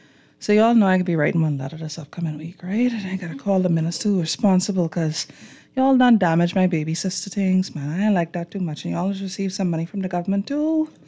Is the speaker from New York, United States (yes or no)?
yes; New York, United States; Y'all know I'm from Long Island.